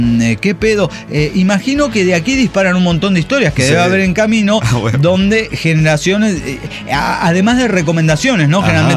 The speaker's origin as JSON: {"language": "Spanish", "town": "Villa Mercedes", "region": "San Luis", "country": "Argentina", "said": "Hace 14 años que los escucho. Soy de Villa Mercedes, San Luis, Argentina."}